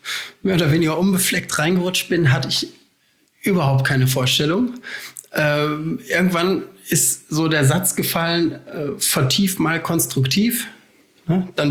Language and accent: German; Essen, North Rhine-Westphalia, Germany; Ich komme ursprünglich aus Essen.